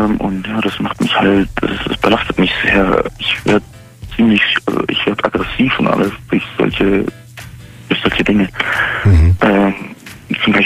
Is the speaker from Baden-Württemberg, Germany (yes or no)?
yes; Stuttgart, Baden-Württemberg, Germany; Ich komme aus Gebiet Stuttgart. Und pendel dann immer hin.